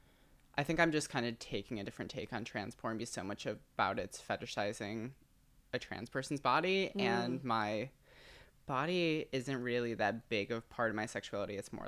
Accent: Midwest, United States; because I'm from the Midwest, so there's nothing.

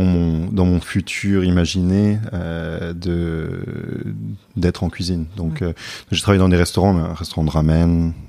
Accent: Paris, Île-de-France, France; also born or lived in United States / London; Donc moi, je suis né aux États-Unis, mais après j'ai grandi entre Paris et Londres.

